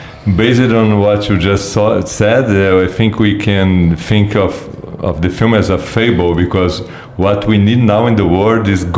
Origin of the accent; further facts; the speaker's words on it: Brazil; from Brazil.